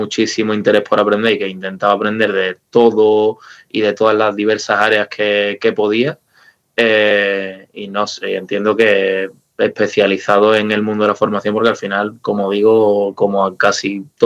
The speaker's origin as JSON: {"language": "Spanish", "town": "Punta Umbría", "region": "Andalusia", "country": "Spain", "lives_now": "Seville, Spain", "said": "ya cuando paso a venirme a vivir de Punta Umbría, de donde soy, de Huelva, a Sevilla con 18 años, a estudiar en la universidad"}